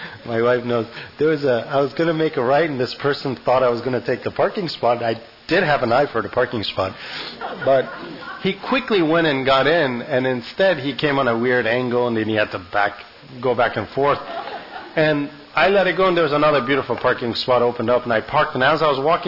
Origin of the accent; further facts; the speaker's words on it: Santa Barbara, California, United States; I as a Muslim in this country, I mentioned that I am, as in the bio, I grew up here in Santa Barbara since I was in second grade when I first came, and I grew up here since.